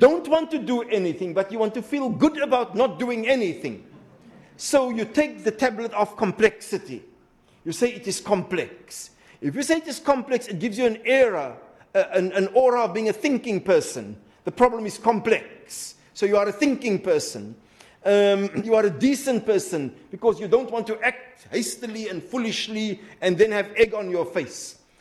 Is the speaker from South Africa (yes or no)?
yes; South Africa; I came from South Africa, the ANC.